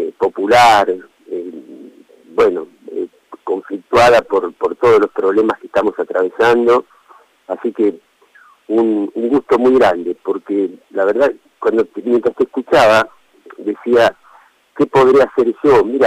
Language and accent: Spanish; Argentina; yo ahora como representante argentino